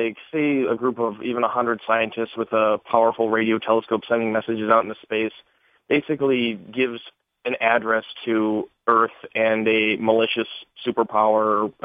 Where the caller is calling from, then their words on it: Wisconsin, United States; from Wisconsin.